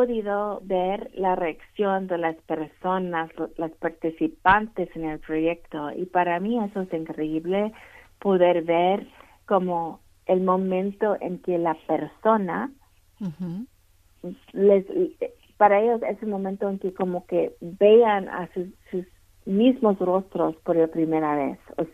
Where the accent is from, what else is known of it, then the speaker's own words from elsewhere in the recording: Ohio, United States; lo lanzamos aquí en Ohio, donde vivo, aquí en el condado de donde soy.